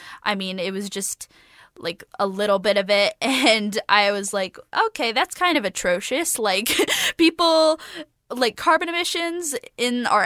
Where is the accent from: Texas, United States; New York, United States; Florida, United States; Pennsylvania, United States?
Florida, United States; So I'm from Florida and I care about the ocean a lot because I mean we go back all the time to Florida.